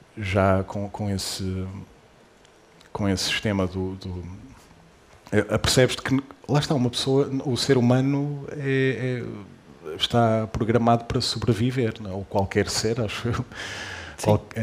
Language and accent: Portuguese; Vila do Conde, Porto, Portugal; Eu sou de Vila do Conde.